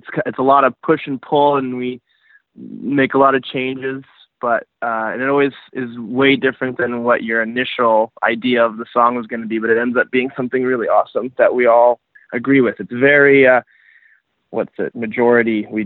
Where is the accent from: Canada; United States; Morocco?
Canada; Calgary, Alberta; we're all from Calgary.